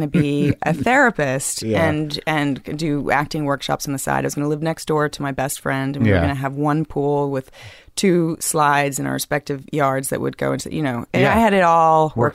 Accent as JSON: {"language": "English", "region": "New York", "country": "United States", "tie": "born or raised there", "said": "In Soho, yeah."}